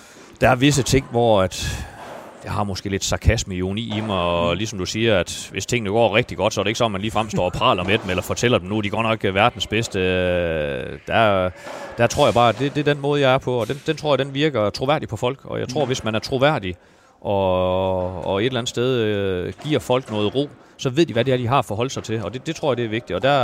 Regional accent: Haverslev, North Denmark Region, Denmark; now in Holstebro, Denmark; Så jeg har boet herovre i Holstebro nu i 17-18 år, men jeg er nordjyde. Altså jeg har stået som dreng på Aalborg Stadion, Himmerlænding fra Haverslev. 40 km syd for Aalborg, så jeg er nordjyde i hjertet der.

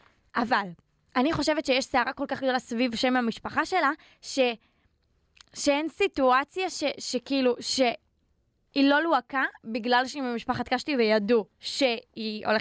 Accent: Netanya, Central District, Israel; born there; מה פספסתי? שנולדתי בנתניה.

